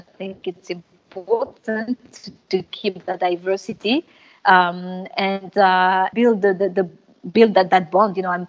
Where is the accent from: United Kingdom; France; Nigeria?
France; I wasn't born in Guinea. I wasn't raised in Guinea. I grew up in France